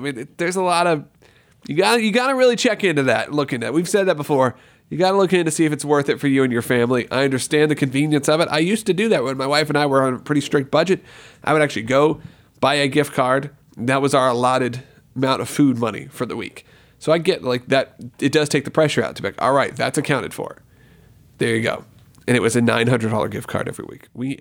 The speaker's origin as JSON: {"language": "English", "region": "New York", "country": "United States", "said": "Will's from Boston. I'm from New York."}